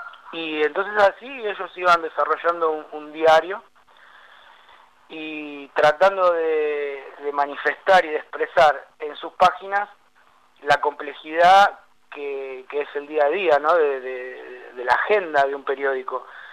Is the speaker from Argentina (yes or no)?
yes; Argentina; Nosotros como sociedad argentina experimentamos desde el regreso de la democracia en el 83